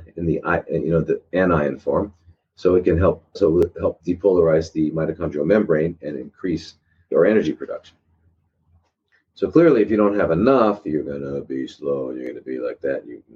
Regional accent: United States; I grew up in America, man.

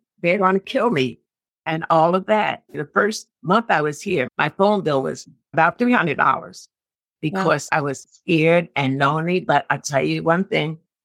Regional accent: Philadelphia, Pennsylvania, United States; moved away as an adult; now in Olean, United States; Well, I'm here in Olean. I love this town. It's my adopted town. I'm from Philadelphia originally.

